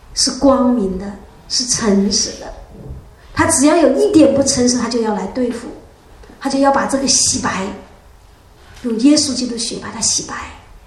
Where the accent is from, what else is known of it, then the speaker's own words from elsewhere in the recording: Shanghai, China; 后来我发现我是上海人的上海人，他是上海人